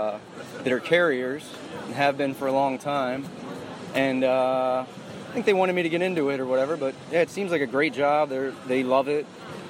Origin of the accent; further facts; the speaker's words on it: Baltimore, Maryland, United States; from Baltimore, Maryland also.